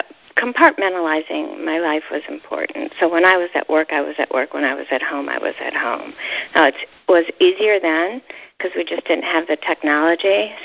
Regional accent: Ohio, United States; I was brought up in Ohio and nobody exercised and all that.

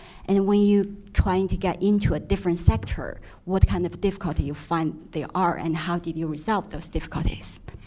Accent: China; so I come from China. I have over 7 years working experience for international embassies in China, and I came here for graduate study.

